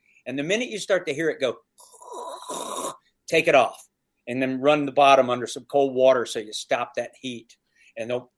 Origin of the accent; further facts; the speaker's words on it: the South, United States; because I grew up in the South like you guys.